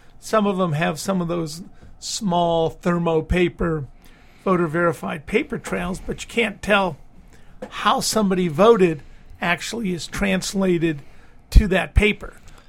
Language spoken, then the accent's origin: English; Detroit, Michigan, United States; Of course, I was from Detroit originally, so I'll take either of them.